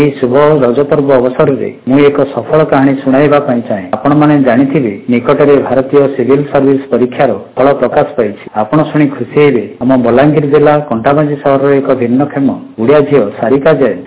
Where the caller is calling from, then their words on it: Bhubaneswar, Odisha, India; ଭୁବନେଶ୍ୱରରୁ ଓଡ଼ିଶା ମୋବାଇଲ ବାଣୀର ସମସ୍ତ ଶ୍ରୋତାବନ୍ଧୁମାନଙ୍କୁ ରଜ ପର୍ବ ଉପଲକ୍ଷେ ଶୁଭେଚ୍ଛା ଜଣାଉଛି।